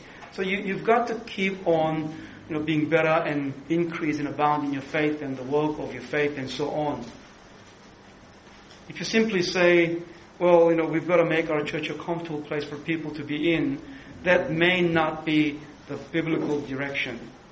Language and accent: English; South Korea; And I come from Korea, and Korean people, just by nature, are hardworking people, and they pressure people.